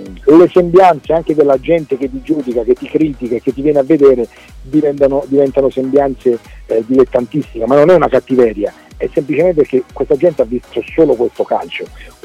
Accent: Taranto, Apulia, Italy; oltre a essere casa mia, perché sono tarantino, Taranto è una piccola Napoli

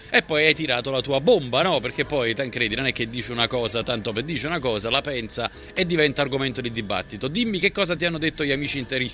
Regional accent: Naples, Campania, Italy; Io sono napoletano, lo sai, ce ne vogliono almeno 10.

